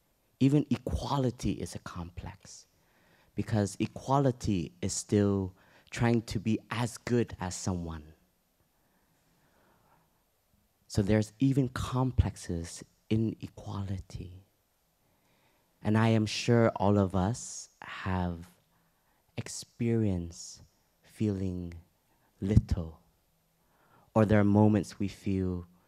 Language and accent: English; Toronto, Ontario, Canada; And I grew up in Canada, Toronto.